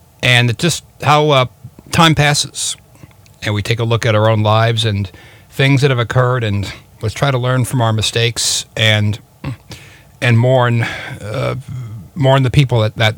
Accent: United States; but I'm an American. That's first and foremost what I am.

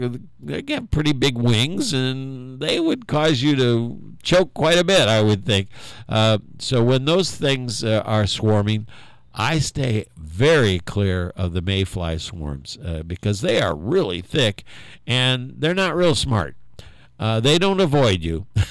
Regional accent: Indiana, United States; Now, I was born on May 27th, and we lived in Indiana, so we followed the Indy 500 quite closely.

